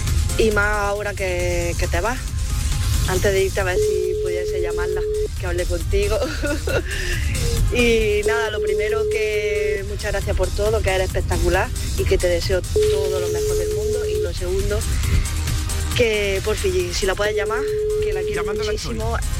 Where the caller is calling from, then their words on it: Almería, Andalusia, Spain; de Almería, la de la cereza